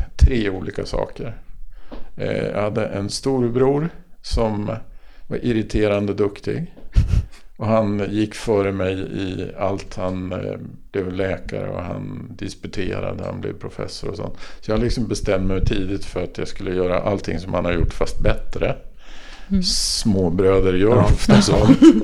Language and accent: Swedish; Sundsvall, Västernorrland County, Sweden; moved away as an adult; jag flyttade ju ner ifrån Sundsvall 1980, var liksom första gången jag bodde någon annanstans än i Sundsvall, förutom att jag hade varit utbytesstudent i USA. Men det var en ganska stort äventyr att flytta från hemstaden hit.